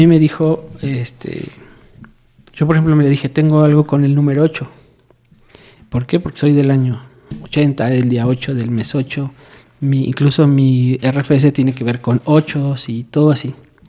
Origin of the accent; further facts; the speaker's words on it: Mexico; aunque nuestra cultura como mexicanos le rinden tributo y fiestas a la muerte